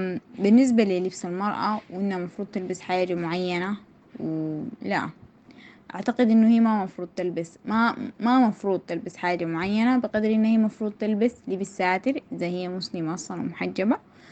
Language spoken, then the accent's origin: Arabic; Sudan; إحنا في السودان